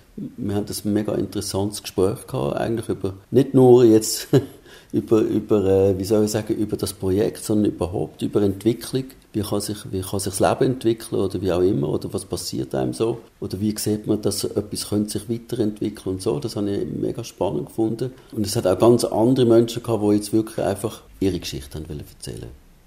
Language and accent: German; Switzerland; also mindestens bei uns in der Schweiz, wo ja alles irgendwie so geregelt ist, gesetzlich verankert, genagelt, festgesetzt, wie auch immer.